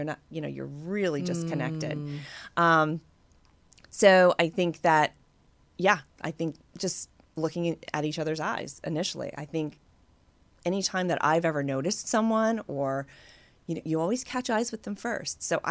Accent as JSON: {"language": "English", "region": "the South", "country": "United States", "said": "I'm from the East Coast too, and I'm from the South."}